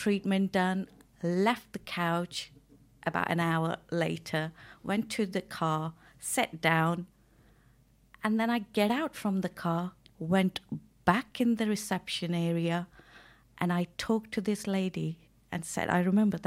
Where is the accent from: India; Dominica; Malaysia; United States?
India; now in United Kingdom; I come from India, 1995 to UK, where I did teaching.